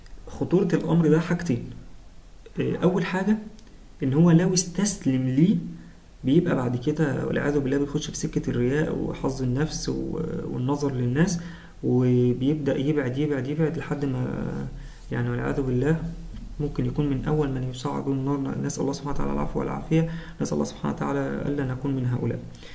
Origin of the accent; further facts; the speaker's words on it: Mansoura, Dakahlia, Egypt; انا من المنصورة